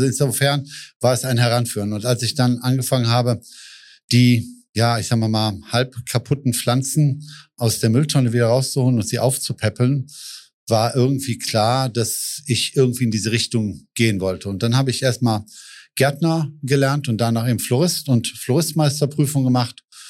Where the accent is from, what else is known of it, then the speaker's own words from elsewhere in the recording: Düsseldorf, North Rhine-Westphalia, Germany; Ich komme aus Düsseldorf.